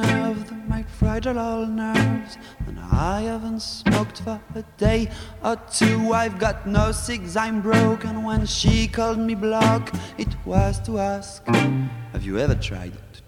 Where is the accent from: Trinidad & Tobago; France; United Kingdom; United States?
France; accent: French; English is a second language; That's a hard joke to say with my French accent.